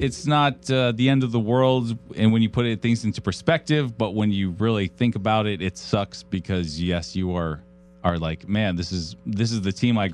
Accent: San Jose, California, United States; Like, I'm sorry, real quick, from San Francisco, I'm from the Bay Area, like you talked about, the San Jose.

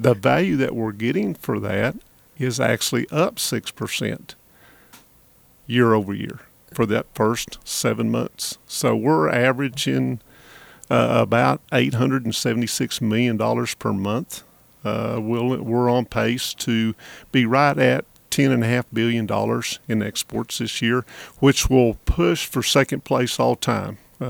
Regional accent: Oklahoma, United States; accent: Western Oklahoma; My Western Oklahoma accent.

